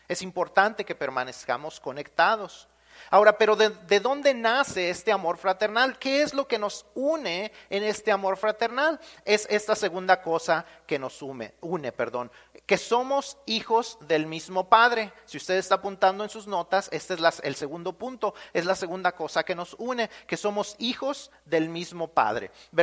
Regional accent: Mexico; moved away; cuando nosotros nos vinimos de México para acá, solamente éramos mis papás y yo. Yo no tenía otra familia de sangre. En México tenía una familia de sangre relativamente grande

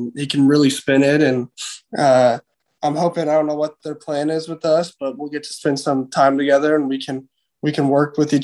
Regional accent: Houston, Texas, United States; but he's from Houston and I'm from the Houston area.

